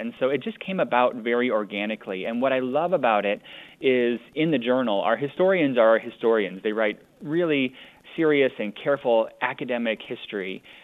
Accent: Iowa, United States; I'm from Iowa. I did my schooling in the South, and I was kind of an Iowa booster when I was there, and I was glad to come home.

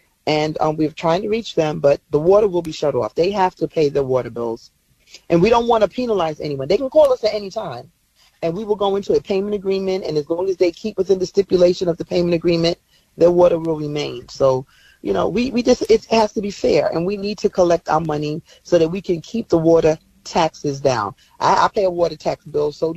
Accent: Brooklyn, New York, United States; You know, Eric's from Brooklyn. I'm from Brooklyn.

